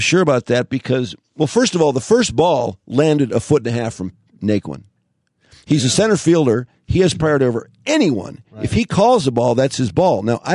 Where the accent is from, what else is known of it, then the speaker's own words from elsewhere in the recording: Ferndale, Michigan, United States; from Ferndale.